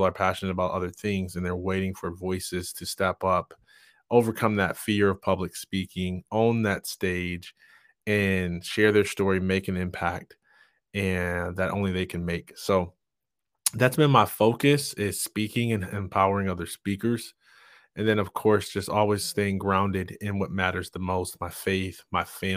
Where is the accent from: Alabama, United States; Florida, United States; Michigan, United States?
Michigan, United States; Jackson; But I'm from Jackson, Michigan, and me being in an accelerated learning class, what that meant that I was one of two Black students in an all-white class.